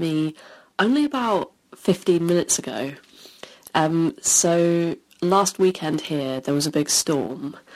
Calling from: United Kingdom; Hi, Jordan, Jesse, and guest. … from the UK.

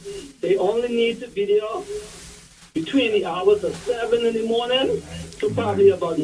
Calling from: Providenciales, Turks & Caicos Islands; I'm a caller from Providenciali, and I just want to make some quick comments.

